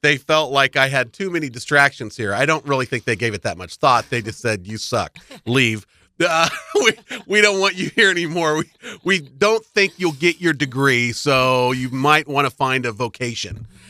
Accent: Lawrence, Kansas, United States; I did. I grew up in Lawrence, born and raised here, loved it.

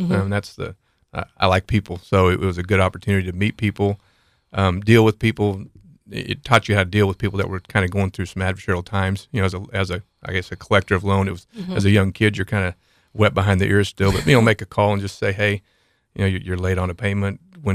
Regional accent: Wichita, Kansas, United States; now in Lawrence, United States; Sure. Born and raised in Wichita. Moved up to Lawrence in 1985, and I've been in Lawrence for 26 of the last 28 years.

